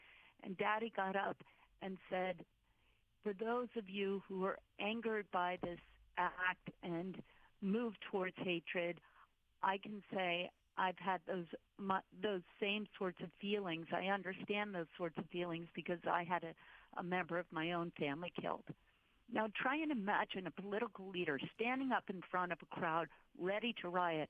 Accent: Dublin, Leinster, Ireland; But in the 1960s and 70s, when I was growing up in Dublin, you could almost taste the regret in having stayed put.

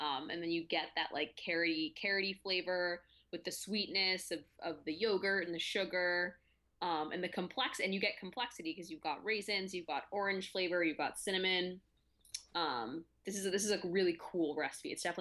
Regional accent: Texas, United States; And then I'm from Texas. We live off of a diet of chips, salsa, and queso.

